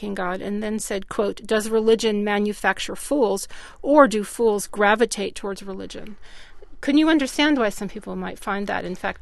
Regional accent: Gloucester, Virginia, United States; I've been invited to speak at a church in my hometown of Gloucester, Virginia

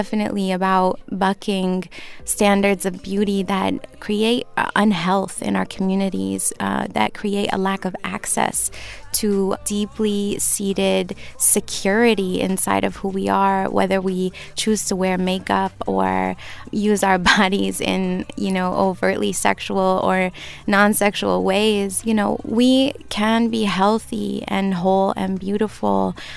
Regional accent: Flint, Michigan, United States; You know, I grew up in Flint, Michigan, always other, never wholly human, never fully one thing or another. If I went to Syria, I was the American. In Flint, I was the little Arab girl.

